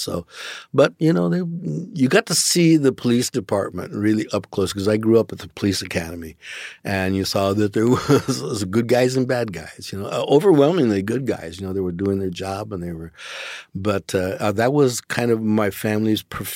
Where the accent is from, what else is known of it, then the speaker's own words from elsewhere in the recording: Los Angeles, California, United States; where'd you grow up? And but well, South Central. So you mean like Watts?